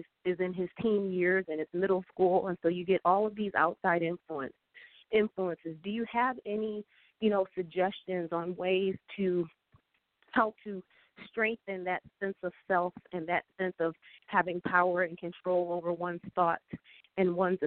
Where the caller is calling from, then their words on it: Detroit, Michigan, United States; I'm reaching out from Detroit, Michigan